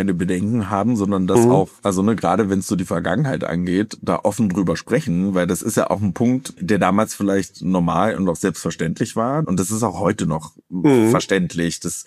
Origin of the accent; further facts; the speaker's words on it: East Germany, Germany; weil ich als Kind im Osten aufgewachsen bin und ich bin ja so ohne Community aufgewachsen.